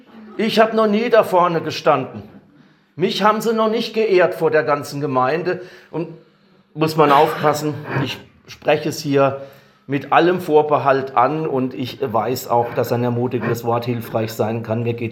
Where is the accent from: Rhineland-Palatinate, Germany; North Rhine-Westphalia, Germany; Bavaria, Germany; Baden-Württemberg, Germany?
Rhineland-Palatinate, Germany; Thaleischweiler; In meinem Heimatdorf Thaleischweiler in der Pfalz, wer kennt es nicht